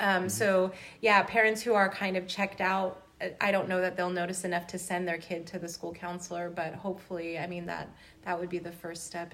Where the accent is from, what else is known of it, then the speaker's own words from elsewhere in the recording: California, United States; Honestly, well, again, I'm from California, and so it is a strange Hollywood thing. But I'm not from Southern California.